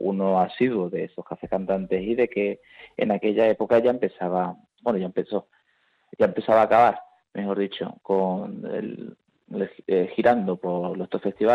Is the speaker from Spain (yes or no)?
yes; Andalusia, Spain; nosotros que somos los andaluces